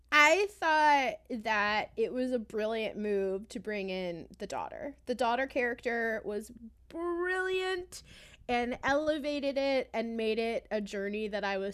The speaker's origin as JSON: {"language": "English", "region": "Oklahoma", "country": "United States", "tie": "born or raised there", "also_born_or_lived": "New York", "said": "so I am originally from New York, but I grew up in Oklahoma"}